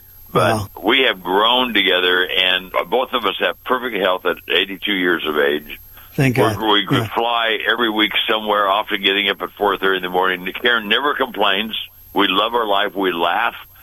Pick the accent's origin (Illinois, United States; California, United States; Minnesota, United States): California, United States; Pasadena; I was born and raised in Pasadena.